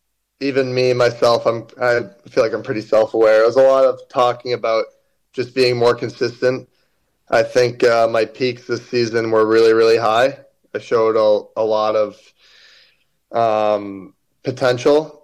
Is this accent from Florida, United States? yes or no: no; New Hampshire, United States; Yeah, I'm in New Hampshire in the summers. I'm right on the border of New Hampshire and Mass. I grew up in New Hampshire.